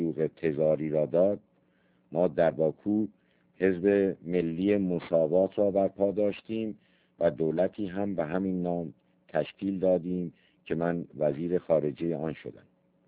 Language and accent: Persian; Iran; also born or lived in France; گریختم و خود را به فرانسه رساندم و چند سالی در آنجا دنباله مطالعات حقوق را گرفتم و اکنون خوشبختانه در وطنم ایران هستم.